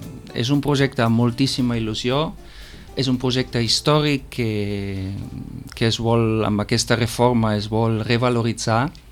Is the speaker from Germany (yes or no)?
yes; Munich, Bavaria, Germany; Catalan is a second language; moved away as an adult; Jo sóc alemany, bavarès de Múnich.